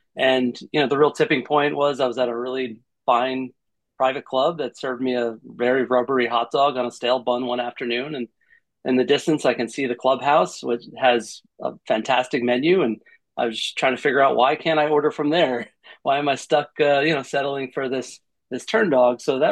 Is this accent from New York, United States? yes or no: yes; New York, United States; And, I grew up in the Hudson Valley and here in New York.